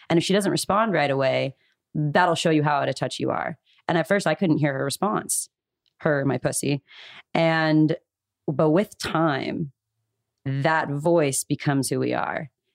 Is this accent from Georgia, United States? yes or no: no; Calabasas, California, United States; I grew up in Calabasas.